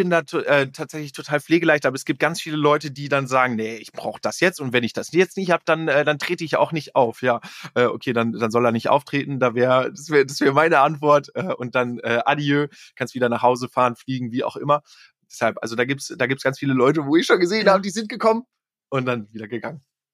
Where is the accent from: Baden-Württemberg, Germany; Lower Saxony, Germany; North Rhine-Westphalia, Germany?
North Rhine-Westphalia, Germany; Borken; Sie hat Verwandte in meiner Heimatstadt, also in der Nähe von meiner Heimatstadt aus Borken.